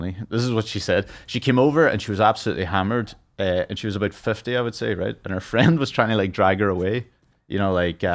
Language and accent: English; Lifford, Ulster, Ireland; accent: Donegal, Lifford border; Well, it's because my accent's kind of like a mixture. It's not straight up Donegal. Just that Lifford along the border.